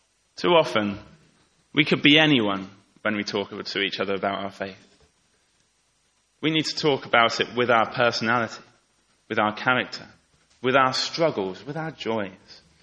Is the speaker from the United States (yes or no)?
no; United Kingdom; I think maybe especially with us being British or something, I don't know.